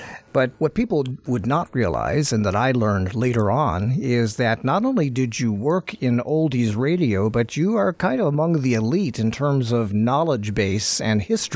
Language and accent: English; Chicago, Illinois, United States; Well, growing up in Chicago, as a youngster, we were big fans of WLS, and the name Dick Biondi was on our lips quite a bit.